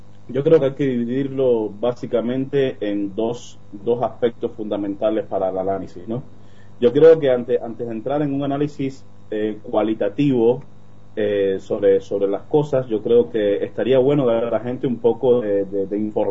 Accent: Cuba; now in Bariloche, Argentina; Soy, bueno, originalmente de Cuba, soy cubano, y estoy acá en el Centro Atómico, bueno, estudiando mi doctorado en física.

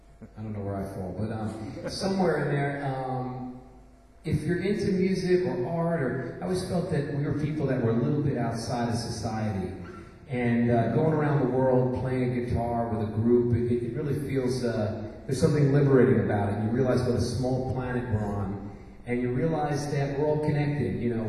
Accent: United States; I'm from America, that place where we have that wonderful president that's really fucking embarrassing.

